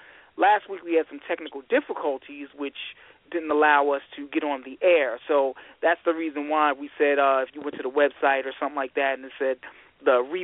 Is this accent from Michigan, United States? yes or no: yes; Michigan, United States; I'm your host from Michigan